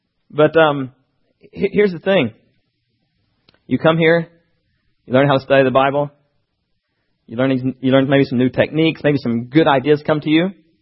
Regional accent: Kentucky, United States; born or raised there

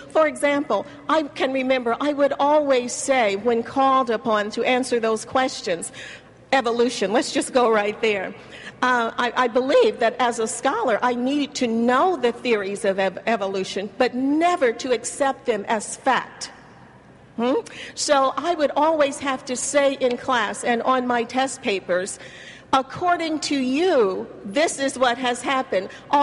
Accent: Louisville, Kentucky, United States; I want to say welcome to Louisville, everyone. This is my town. This is my hometown. I grew up here.

